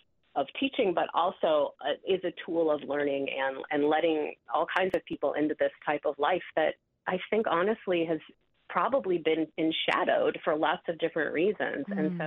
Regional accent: Ohio, United States; I grew up in Ohio in an area where I was exposed very little to any kind of Hmong community.

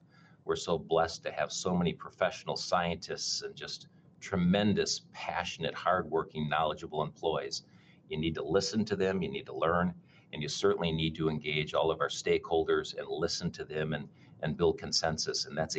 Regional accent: Stevens Point, Wisconsin, United States; I grew up in Stevens Point along the Wisconsin River, and my dad's a retired wildlife professor.

